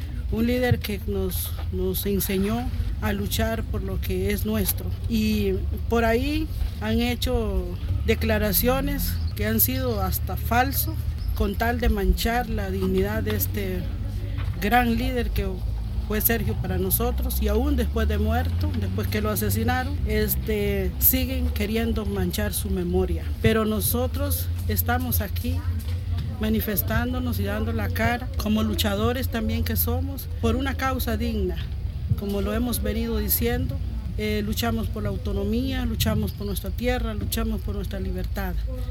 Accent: Cabagra, Puntarenas, Costa Rica; vengo del territorio de Cavagra

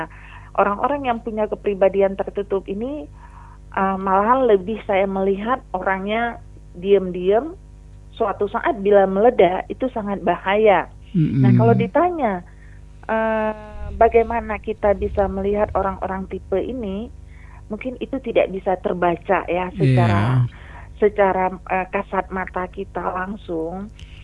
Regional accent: Aceh, Indonesia; sebagai pedoman saya sebagai orang Aceh.

